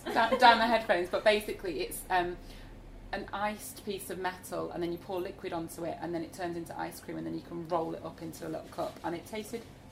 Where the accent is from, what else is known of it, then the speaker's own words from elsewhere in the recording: Grimsby, Yorkshire and the Humber, United Kingdom; I'm from Grimsby, which is a fishing town, so...